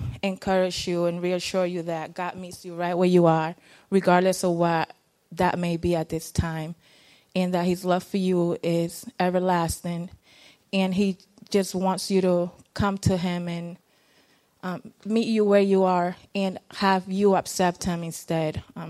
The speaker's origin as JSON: {"language": "English", "country": "Honduras", "tie": "born or raised there", "said": "As many of you know, I grew up in Honduras."}